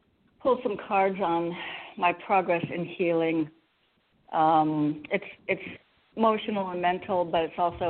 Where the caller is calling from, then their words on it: Connecticut, United States; in Connecticut.